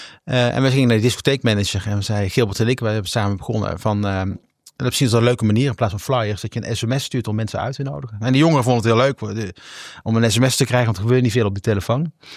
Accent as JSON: {"language": "Dutch", "town": "Breda", "region": "North Brabant", "country": "Netherlands", "said": "Ik ben ondernemer. Ik kom uit Breda."}